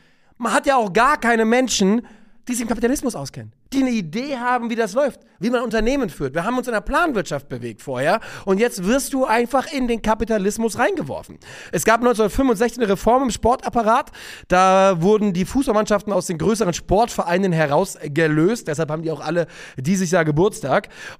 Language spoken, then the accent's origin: German; West Germany, Germany; mit wir nehme ich mich jetzt mal als Wessi einfach mit rein.